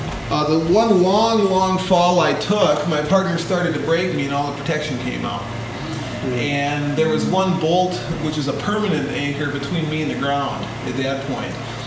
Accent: Minnesota, United States; I'm a Minnesotan.

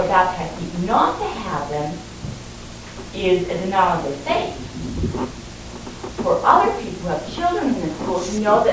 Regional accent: Calgary, Alberta, Canada; I'm from Calgary

